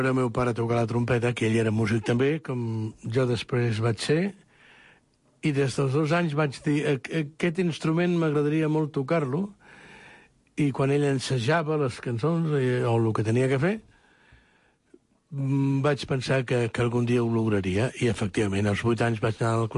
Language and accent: Catalan; Barcelona, Catalonia, Spain; Pues aquesta ciutat meravellosa que és Barcelona.